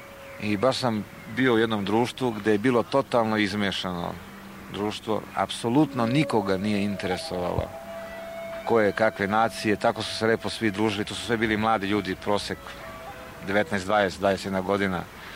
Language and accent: Serbian; Serbia; kad te neko pita odakle si, sramota te je da kažeš da si iz Srbije